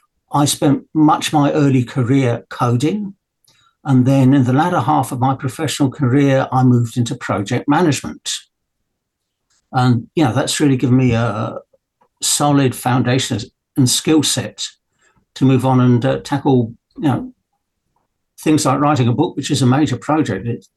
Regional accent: Brighton, South East England, United Kingdom; born there; I was born in Brighton General Hospital in the UK.

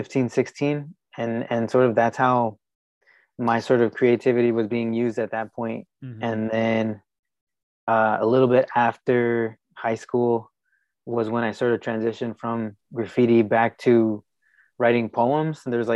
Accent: Pomona, California, United States; Yeah, I guess technically it is. It's like a suburb of LA, but it's the furthest tow

